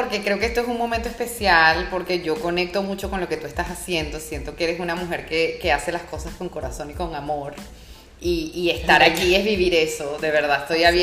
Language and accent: Spanish; Barquisimeto, Lara, Venezuela; Yo soy de Barquisimeto, mi pueblito lindo.